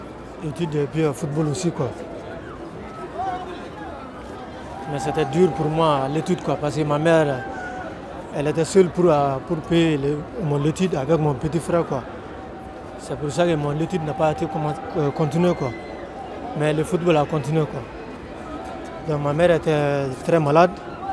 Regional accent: Mali; now in France; je viens du Mali.

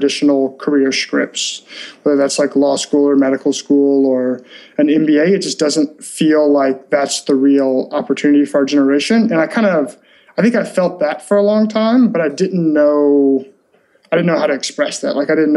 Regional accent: Memphis, Tennessee, United States; also born or lived in Birmingham; I grew up in Memphis, Tennessee, went to college in Birmingham, and had a study abroad experience when I was there in Argentina

